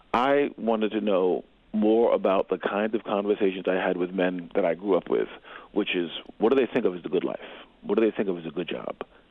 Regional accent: New York City, New York, United States; So I was born and raised in East Harlem in New York City, grew up amongst a number of struggling Black men

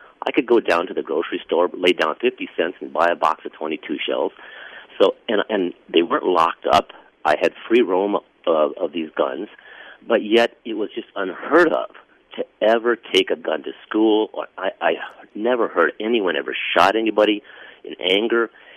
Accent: Midwest, United States; I grew up in the Midwest and in a rural community in the 50s and 60s

